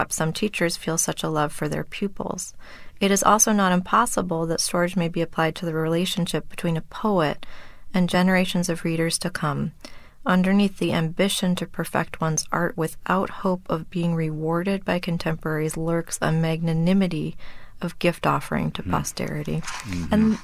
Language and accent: English; Midwest, United States; I was slightly embarrassed, and because, you know, I'm from the Midwest.